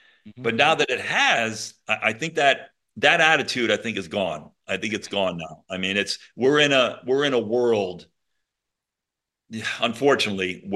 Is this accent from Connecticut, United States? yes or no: yes; Monroe, Connecticut, United States; And I am from that area. I grew up in Monroe. Newtown is a town next to us.